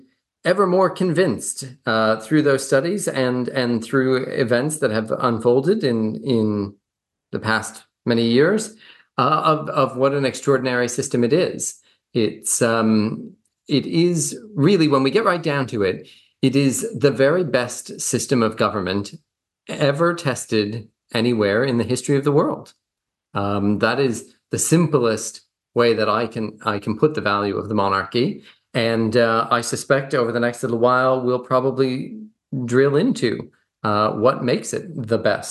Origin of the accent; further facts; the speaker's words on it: Canada; moved away as an adult; now in New Zealand; As you mentioned, I'm originally from Canada. But I came to New Zealand quite some time ago to do a master's